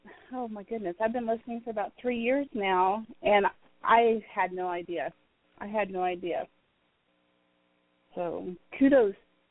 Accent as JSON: {"language": "English", "region": "Kansas", "country": "United States", "said": "I'm from Southeast Kansas, actually."}